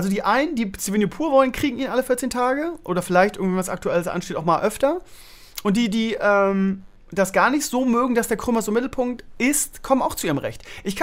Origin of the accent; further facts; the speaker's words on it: Bremen, Germany; Aber ich meine, das sind auch Nordlichter, von daher, ne, kommt man damit klar als Bremer.